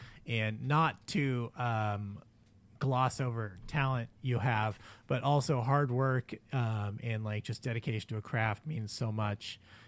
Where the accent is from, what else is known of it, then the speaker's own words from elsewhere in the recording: California, United States; I grew up in South Central in the 80s.